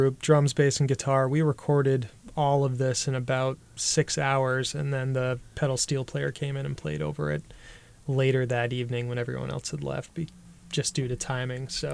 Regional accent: Wayne, Maine, United States; I am native to Maine. I grew up in Wayne, Maine, up by Farmington. Maine.

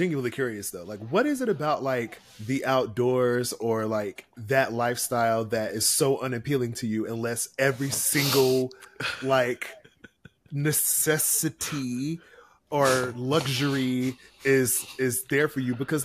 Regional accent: the South, United States; So, like, for me, when I grew up in the South, I was outside all the time. Like, I was in the woods.

